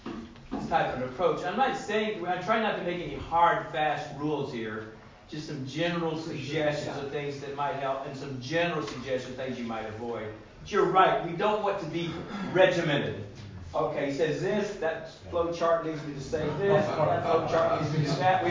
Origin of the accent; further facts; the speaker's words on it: Southern United States, United States; accent: southern; And maybe they don't like my southern accent or whatever.